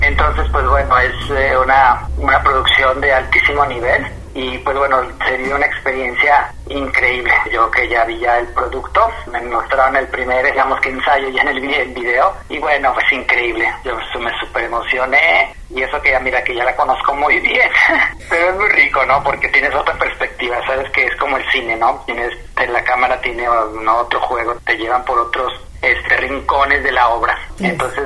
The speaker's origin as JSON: {"language": "Spanish", "town": "Guadalajara", "region": "Jalisco", "country": "Mexico", "tie": "born or raised there", "said": "soy originario acá de Guadalajara."}